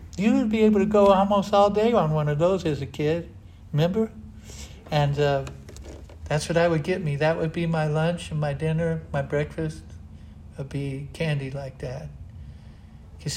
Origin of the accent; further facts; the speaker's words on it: Rubidoux, California, United States; also born or lived in Inglewood; I grew up very poor. I grew up in Rubidoux, first in Inglewood, then Rubidoux, after my mom and dad were separated